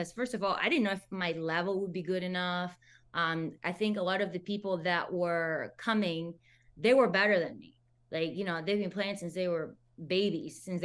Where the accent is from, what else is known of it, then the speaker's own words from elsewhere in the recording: Venezuela; English is a second language; moved away as an adult; I'm born and raised in Venezuela, came for college, you know. I was learning English already at home for many years.